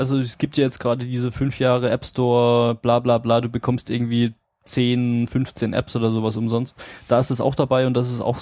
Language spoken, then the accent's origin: German; Southern Germany, Germany; Ich bin Süddeutscher.